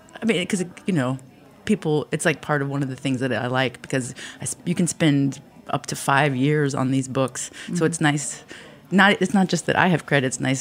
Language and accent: English; Philippines; I am a Filipino.